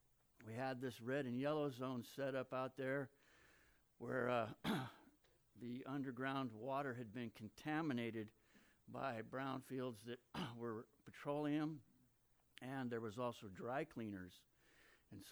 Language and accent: English; Roseland, United States; I'm from Roseland.